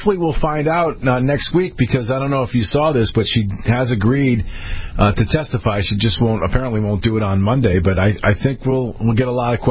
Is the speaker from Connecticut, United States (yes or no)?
yes; Connecticut, United States; Arthur is from my home state, the land of the highest taxes in the country, Connecticut.